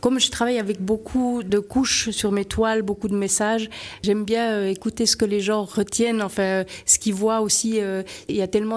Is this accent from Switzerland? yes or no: yes; Jura, Switzerland; now in Vevey, Switzerland; Je suis italo-jurassienne, en fait j'ai un petit mélange, je viens du Jura à l'origine et puis je suis installée à Vevey depuis 25 ans.